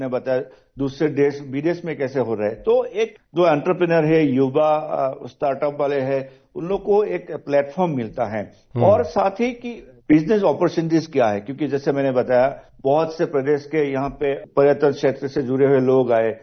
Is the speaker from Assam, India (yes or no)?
yes; Assam, India; आज असम के जो यूनिक रिच कल्चर है, क्योंकि मैं भी उस प्रदेश से बिलोंग करता हूँ